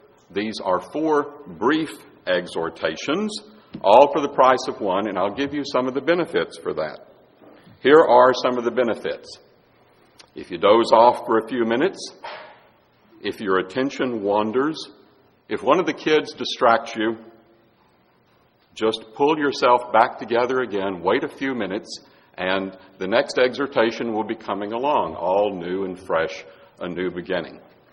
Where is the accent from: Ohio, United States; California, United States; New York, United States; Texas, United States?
Texas, United States; I'm from Texas, and what you may or may not know is that in Texas, many folks carry guns